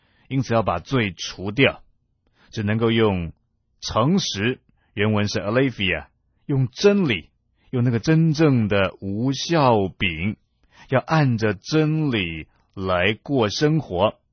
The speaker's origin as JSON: {"language": "Chinese", "country": "China", "said": "我在想，我们中国人过年会大扫除，大扫除好像也是一种除酵"}